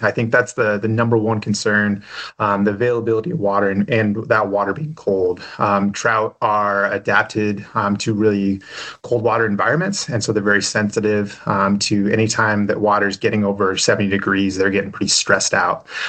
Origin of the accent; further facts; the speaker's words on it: Pacific Northwest, United States; now in Livingston, United States; So I grew up in the Pacific Northwest and got my undergrad and master's degree over there in various areas of focus